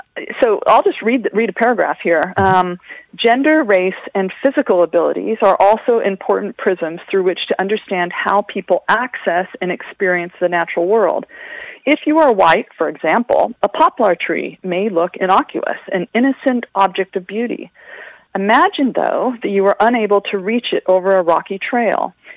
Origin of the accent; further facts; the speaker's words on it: Escalon, California, United States; As I mentioned, I grew up in California. I grew up in the Central Valley in a small farming town called Escalon.